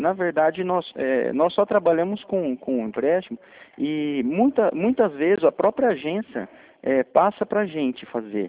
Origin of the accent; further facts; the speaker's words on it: Londrina, Paraná, Brazil; Não, não. Eu sou de Londrina, Paraná.